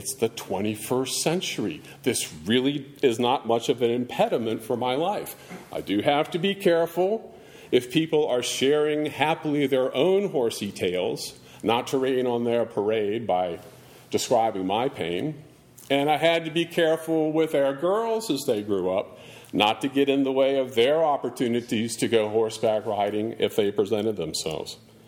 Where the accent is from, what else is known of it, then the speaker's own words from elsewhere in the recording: the South, United States; because I'm from the South.